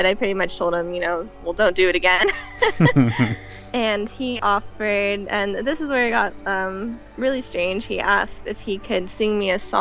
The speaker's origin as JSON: {"language": "English", "town": "Cypress", "region": "Texas", "country": "United States", "said": "And I was in my house in my hometown. I'm from a little suburb outside of Houston, Texas. It's called Cypress."}